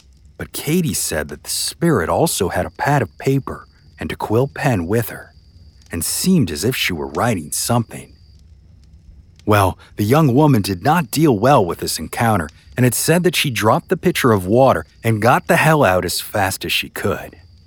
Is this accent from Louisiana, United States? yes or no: yes; New Orleans, Louisiana, United States; it is a tale from my hometown of New Orleans, Louisiana.